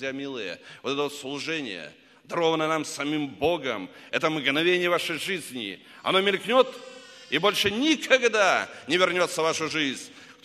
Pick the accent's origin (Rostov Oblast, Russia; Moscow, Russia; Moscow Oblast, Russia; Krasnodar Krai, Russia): Krasnodar Krai, Russia; Anapa; возвратился в свой родной город Анапа, откуда я родом, Краснодарского края